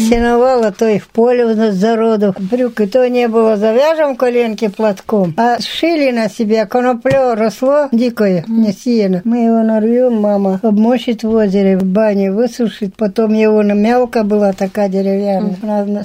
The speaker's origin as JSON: {"language": "Russian", "town": "Bekovo", "region": "Penza Oblast", "country": "Russia", "tie": "born or raised there", "said": "Я родилась в Бековом, там родилась, там всю войну пробила."}